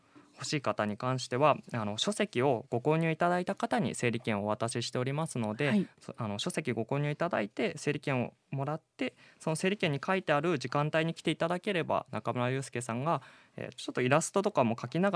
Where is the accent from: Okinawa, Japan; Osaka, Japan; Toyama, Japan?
Toyama, Japan; 富山っていうのは私もその富山出身なので分かるんですけれども